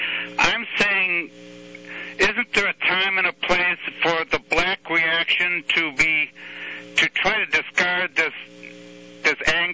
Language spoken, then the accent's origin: English; Detroit, Michigan, United States; Yeah, Mark, I'm a white man who was born and raised in Detroit.